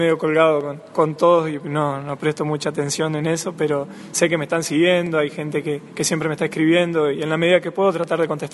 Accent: Villa Minetti, Santa Fe, Argentina; soy de Villa Minetti

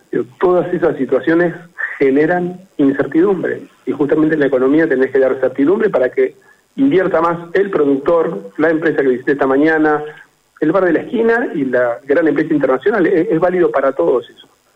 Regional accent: Argentina; somos todos argentinos y estamos para ayudar, por supuesto.

